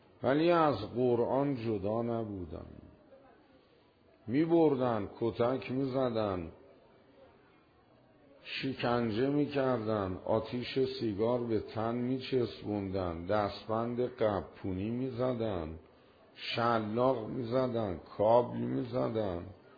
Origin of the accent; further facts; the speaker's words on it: Iran; چون ما ایرانی هستیم، زبون عربی خدا رو که نمیفهمیم